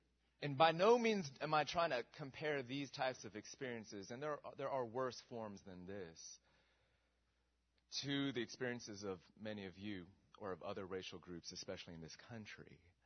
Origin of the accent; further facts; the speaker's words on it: California, United States; also born or lived in Ohio; and I say, California. That's where I grew up. And they say, no, where are you from? I say, well, I was born in Ohio.